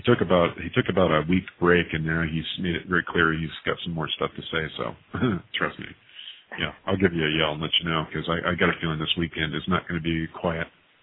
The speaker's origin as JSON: {"language": "English", "region": "Scotland", "country": "United Kingdom", "said": "Hey, you know, I'm Scottish."}